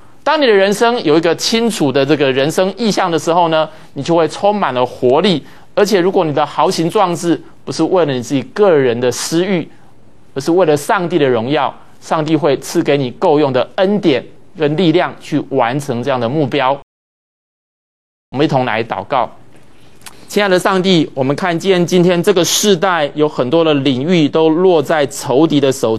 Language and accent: Chinese; China; 我是中国人，所以我在这里。